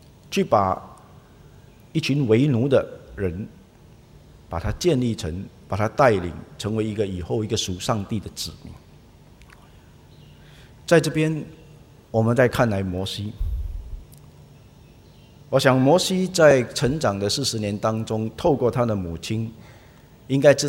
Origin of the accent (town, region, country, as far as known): Singapore